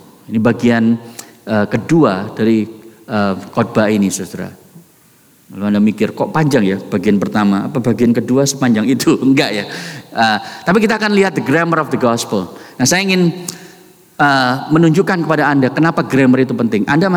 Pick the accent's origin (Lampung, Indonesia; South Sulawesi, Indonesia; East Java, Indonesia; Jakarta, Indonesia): East Java, Indonesia; Surabaya; Saya bingung, saudara, karena saya dari Surabaya.